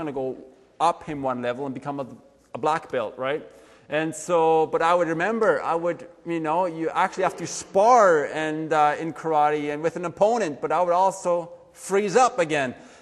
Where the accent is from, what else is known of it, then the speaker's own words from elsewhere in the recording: Switzerland; I grew up in Switzerland. That's where I was born.